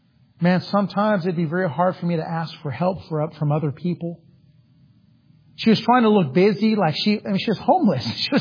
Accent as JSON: {"language": "English", "town": "Napa", "region": "California", "country": "United States", "said": "Now I'm not a cowboy. I'm from Napa, California."}